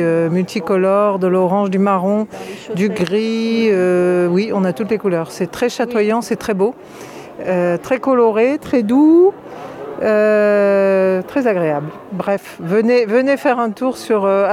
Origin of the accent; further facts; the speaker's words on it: Auvergne-Rhône-Alpes, France; au pied du granier, par chez nous en Savoie